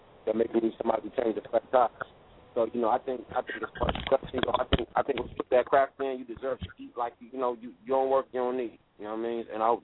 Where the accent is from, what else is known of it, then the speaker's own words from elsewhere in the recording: El Paso, Texas, United States; You know, El Paso, they doing their thing out there. So, you know, I love my hometown, my home state, man.